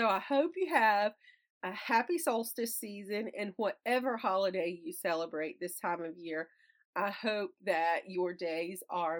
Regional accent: American South, United States; now in Pennsylvania, United States; And also because it's cold and I'm from the American South and I like heat. That's why I like summer. And living now in Pennsylvania, I really struggle with the cold in the winter.

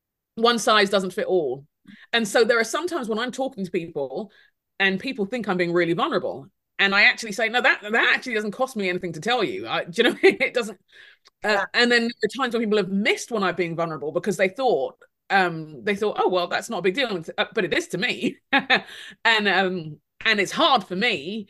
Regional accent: London, United Kingdom; that's more to do with me being a Londoner, nothing to do with anything, the event.

